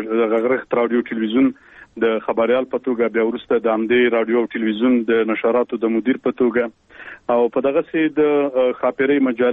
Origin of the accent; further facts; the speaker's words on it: Khost, Afghanistan; born there; او زه په خوست ولایت کې پیدا شوم او عمر می تقریبا اوس نو 28 کلنې ته برسېږي